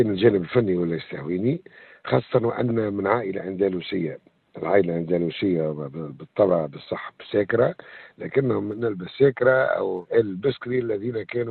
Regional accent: Ras Jebel, Bizerte Governorate, Tunisia; born there; حاليا أنا في مدينة رأس الجبل اللي هي مسقط رأسي في الشمال التونسي، تحديدا في ولاية بن زرت على رفاف البحر المتوسط.

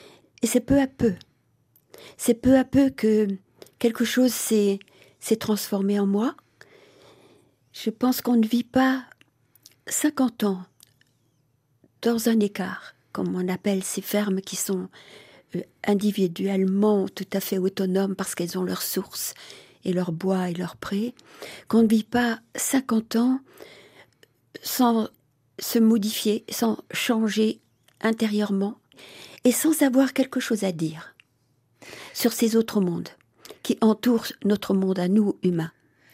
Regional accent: Colmar, Grand Est, France; born there; Je suis née dans cette région, mais dans une ville. Je suis née à Colmar.

